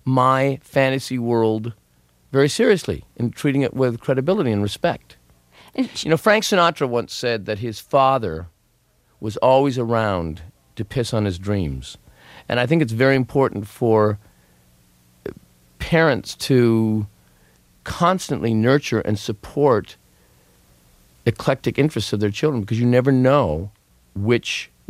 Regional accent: Hamilton, Ontario, Canada; growing up in Hamilton, Ontario, Canada

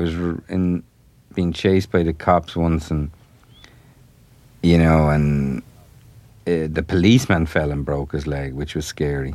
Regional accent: Dublin, Leinster, Ireland; I'm from Dublin.

